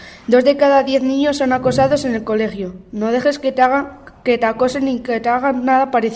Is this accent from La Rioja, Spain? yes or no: yes; Nájera, La Rioja, Spain; soy de Nájera, tengo 13 años y he hecho un rap sobre el bullying infantil.